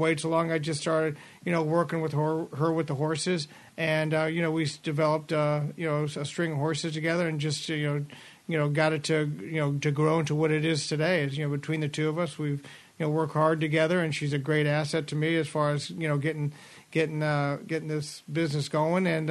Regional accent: Nebraska, United States; I was from Nebraska, and that's back when they had Exarban

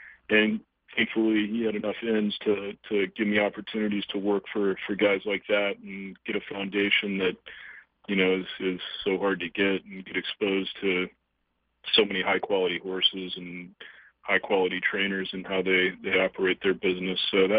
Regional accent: Texas, United States; especially growing up in Texas, to be a football player

